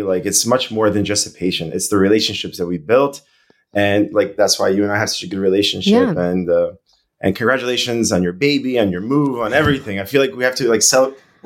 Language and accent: English; Brooklyn, New York, United States; I grew up in Brooklyn, New York. Our practice is in Brooklyn.